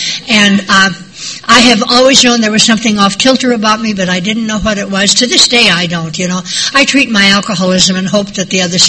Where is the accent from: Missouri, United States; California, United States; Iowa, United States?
Iowa, United States; I was born and brought up in Northeast Iowa.